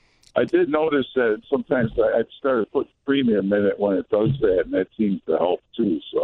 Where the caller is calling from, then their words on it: Bellwood, Illinois, United States; I'm calling from Bellwood, Illinois.